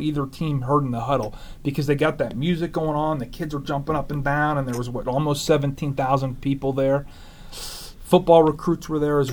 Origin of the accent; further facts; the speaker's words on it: Las Vegas, Nevada, United States; I'm from Vegas, obviously